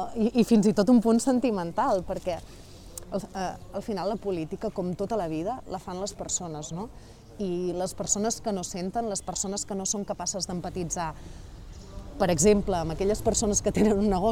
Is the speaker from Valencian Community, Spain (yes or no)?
no; Valls, Catalonia, Spain; now in Tarragona, Spain; els vallencs som ambiciosos, mirem castells, mengem calçots i mirem el nostre campanar. Jo soc vallenca d'origen, però també tarragonina d'adopció. Fa molts anys que visc a Tarragona